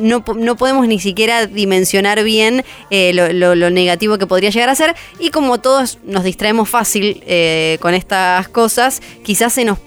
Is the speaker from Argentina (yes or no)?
yes; Argentina; yo soy foina argentina, vengo de estar en Ushuaia